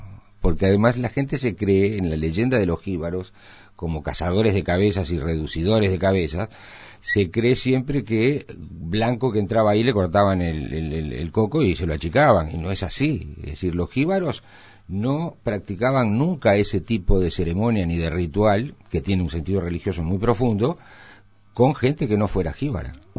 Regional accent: Uruguay; moved away; Pero cuando me fui del Uruguay, y empecé a encontrar cintas y discos y cosas de … por ahí, las coleccionaba y empecé a escucharlo y de nuevo se me metió en el cuerpo.

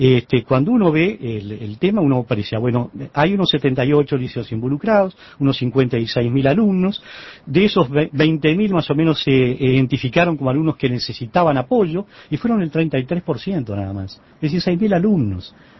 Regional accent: Uruguay; pensar un poco como uruguayos

